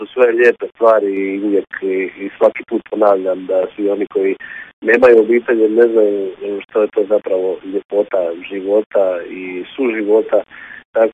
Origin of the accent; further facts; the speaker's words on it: Dalmatia, Croatia; naravno da kao Dalmatinac u repertoaru najviše pjesama imam istog područja